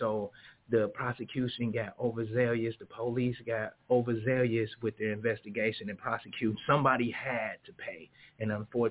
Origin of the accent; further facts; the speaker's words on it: Flint, Michigan, United States; I'm originally from Flint, but, you know, going down to Indianapolis, Indiana